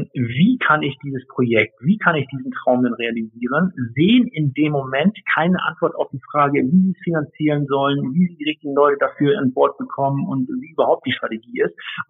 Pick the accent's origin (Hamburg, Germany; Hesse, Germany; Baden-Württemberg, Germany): Hamburg, Germany; ich bin Hamburger.